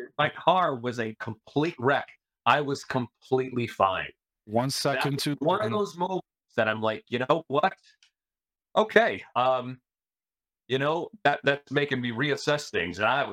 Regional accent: Chicago, Illinois, United States; now in Los Angeles, United States; I'm from Chicago. I'm used to weather. They don't get that out here. I've never even seen rain this heavy back in Chicago.

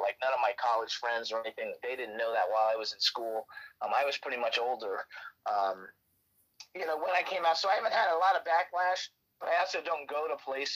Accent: Fort Lauderdale, Florida, United States; now in Palm Springs, United States; I grew up in Fort Lauderdale, Florida, which is like the one of the biggest gay communities, and now I live in Palm Springs

